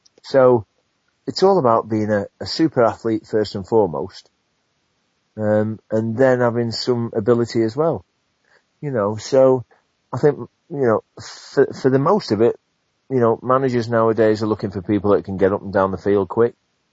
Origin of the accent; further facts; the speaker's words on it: Southport, North West England, United Kingdom; Because I left Carlisle and went back to Southport, my hometown club, and played part-time there.